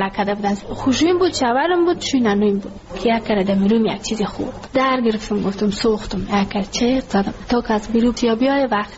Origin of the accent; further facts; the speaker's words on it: Ghazni, Afghanistan; now in Kabul, Afghanistan; که ما کابل آمده از غزنی هستیم